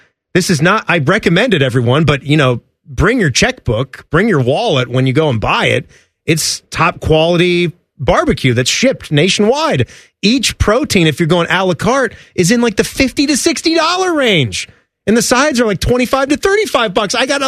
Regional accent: Chicago, Illinois, United States; I'm from Chicago.

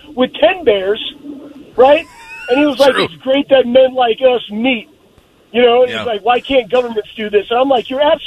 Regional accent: Texas, United States; and I'm from Texas, I'll go there.

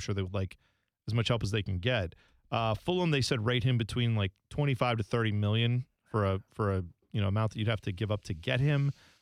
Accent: Columbus, Ohio, United States; They see that I'm from Columbus, and they're like, did you see him?

